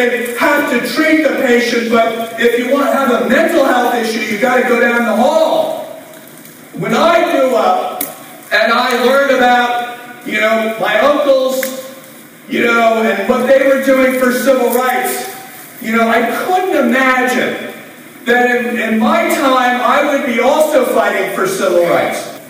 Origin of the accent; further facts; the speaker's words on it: Rhode Island, United States; And I came from Rhode Island. I represent CVS.